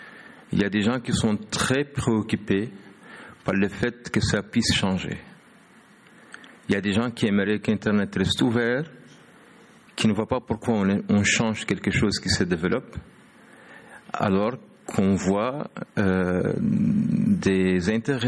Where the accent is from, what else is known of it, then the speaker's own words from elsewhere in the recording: Mauritania; je viens de la Mauritanie.